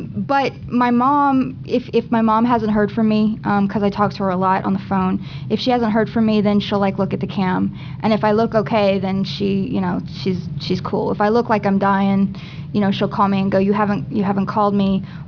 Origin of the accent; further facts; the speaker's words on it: Kansas, United States; moved away; I'm from Kansas, and I don't live there anymore, and my dad just, he misses me a lot.